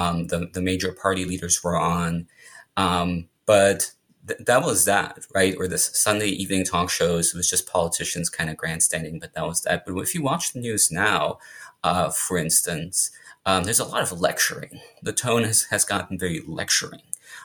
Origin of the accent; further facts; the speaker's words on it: Germany; regular visits back to my home country. And so it kind of feels like every time I go back, which is usually once a year for a month or two, it still has just qualitatively changed the discourse. The rhetoric seems to have changed. So in Germany